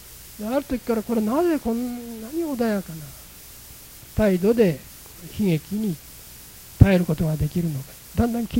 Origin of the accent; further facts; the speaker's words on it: Tohoku, Japan; 私は東北の出身者に実によく分かるんですね。